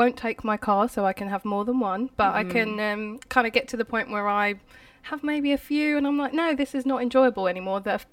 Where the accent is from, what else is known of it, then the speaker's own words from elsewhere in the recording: United Kingdom; I'm British, really